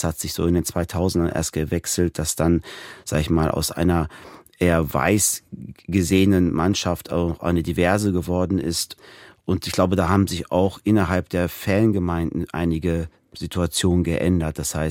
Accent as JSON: {"language": "German", "town": "Beckum", "region": "North Rhine-Westphalia", "country": "Germany", "tie": "born or raised there", "said": "Und ich bin in Westfalen, also in Beckum groß geworden."}